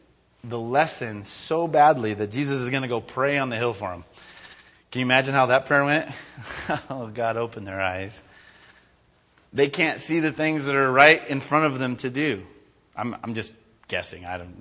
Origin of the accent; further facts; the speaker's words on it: California, United States; Granted, I came from California, and I went to school with Greg Laurie for a little bit, and went to Harvest Crusades, and went to church of 5,000 people.